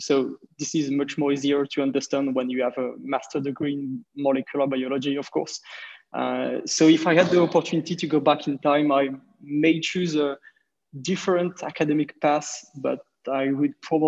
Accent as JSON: {"language": "English", "country": "France", "accent": "French", "second_language": "English", "said": "So currently, indeed, I'm French VC based in Paris. You can hear it in my accent when I talk."}